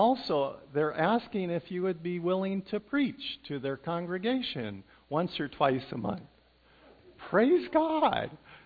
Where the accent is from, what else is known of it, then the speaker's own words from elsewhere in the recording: England, United Kingdom; you know, I came from England.